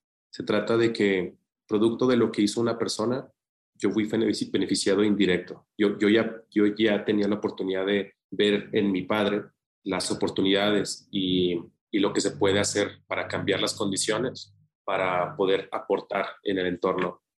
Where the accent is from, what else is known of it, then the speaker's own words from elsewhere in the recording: Zacatecas, Mexico; born there; mi hermano y yo somos los únicos que nacimos en Zacatecas.